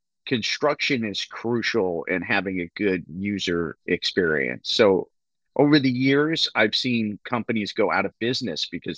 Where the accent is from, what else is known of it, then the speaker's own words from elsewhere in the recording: Connecticut, United States; I'm from Connecticut. People don't realize that Connecticut grows some of the best cigar tobacco in the world north of Hartford, Connecticut.